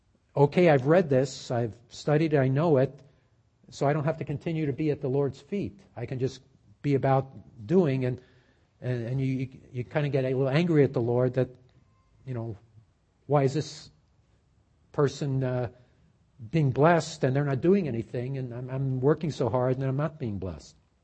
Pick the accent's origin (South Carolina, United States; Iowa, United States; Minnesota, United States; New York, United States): New York, United States; I'm a New Yorker. New Yorkers tend to be, you know, high energy type.